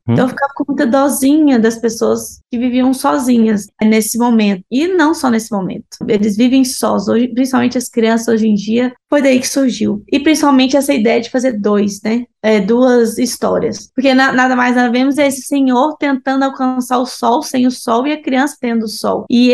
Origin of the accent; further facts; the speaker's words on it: Brazil; principalmente nós, né, somos brasileiros